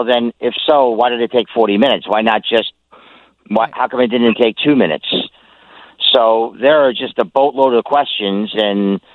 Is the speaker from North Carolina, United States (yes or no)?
no; Manhattan, New York, United States; No, I'm from Manhattan, but I've made 35 true crime documentaries that are on Amazon Prime.